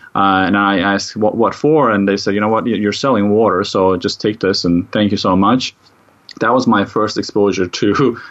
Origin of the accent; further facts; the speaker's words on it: Turkey; So when I was 7 years old, I'm originally from Turkey